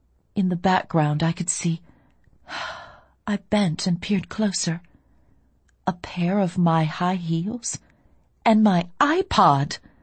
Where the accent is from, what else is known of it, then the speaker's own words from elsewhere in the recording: Deep South, United States; I grew up in the Deep South, in the heart of the Bible Belt